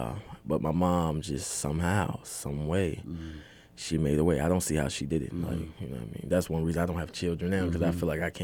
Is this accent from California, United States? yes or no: no; Richmond, Virginia, United States; I'm from Richmond, Virginia.